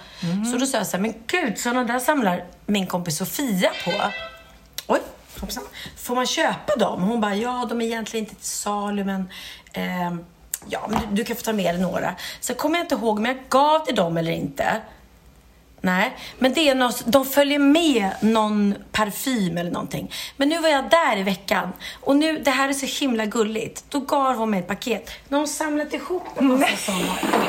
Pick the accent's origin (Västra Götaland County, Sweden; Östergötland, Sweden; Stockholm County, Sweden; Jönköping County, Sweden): Stockholm County, Sweden; Gustavsberg; och jag är uppvuxen då i Gustavsberg.